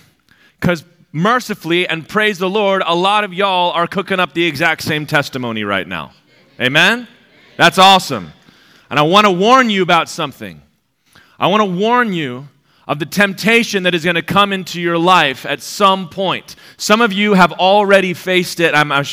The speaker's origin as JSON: {"language": "English", "region": "Alabama", "country": "United States", "said": "I'm from Alabama, okay?"}